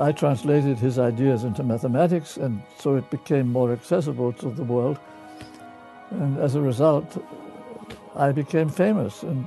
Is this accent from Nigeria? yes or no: no; England, United Kingdom; moved away as an adult; now in United States; I came from England to the United States to study physics.